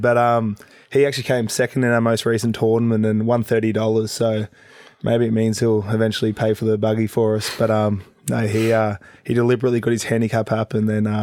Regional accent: Gunnedah, New South Wales, Australia; now in Queensland, Australia; I'm from Gunnedah, New South Wales, which is about an hour from Narrabri.

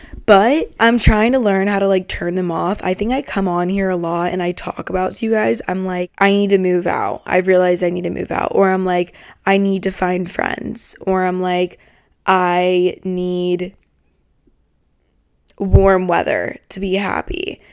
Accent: Atlanta, Georgia, United States; So I just got back from Atlanta, Georgia, my hometown, about 5 days ago.

